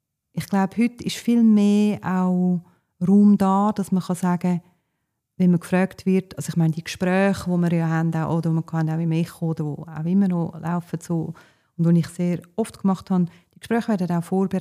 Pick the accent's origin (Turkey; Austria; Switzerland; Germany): Switzerland; Ich bin in der Schweiz aufgewachsen, ich bin geprägt von der Schweiz. Ich bin im christlichen Land aufgewachsen, auch wenn nicht religiös